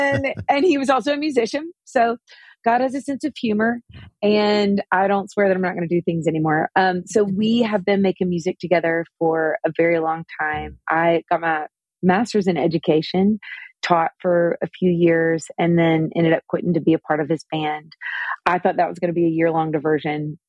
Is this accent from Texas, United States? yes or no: no; Nashville, Tennessee, United States; So I grew up in Nashville, Tennessee. We're still here now.